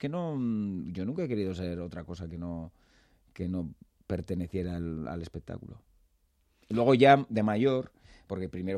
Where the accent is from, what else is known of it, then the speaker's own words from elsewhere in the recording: Calahorra, La Rioja, Spain; Sí, soy riojano, sí.